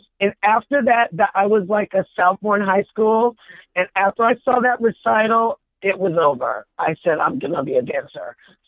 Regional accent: Dayton, Ohio, United States; I'm originally from Dayton, Ohio. And then the school was in West Branch, Iowa, all places, but it was awesome. And so from Iowa, I went back home

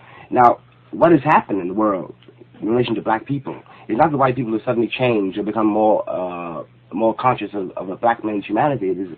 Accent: United States; I will not cease to be an American Negro for this reason.

